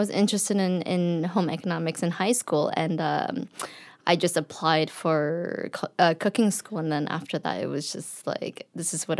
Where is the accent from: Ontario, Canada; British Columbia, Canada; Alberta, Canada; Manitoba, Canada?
British Columbia, Canada; Vancouver; also born or lived in London / Singapore; No, I'm from Vancouver, Canada.